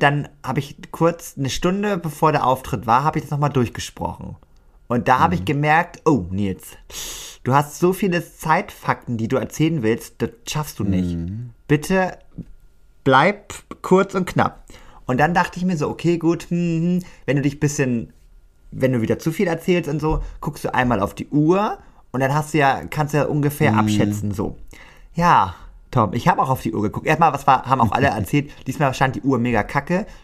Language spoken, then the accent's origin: German; Lower Saxony, Germany; Zumindest in Niedersachsen, da hieß es immer Fasching.